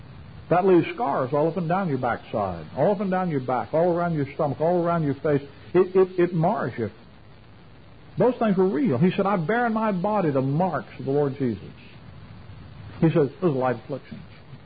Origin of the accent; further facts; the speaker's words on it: Gulf Coast, United States; But you know, I was raised down on the Gulf Coast.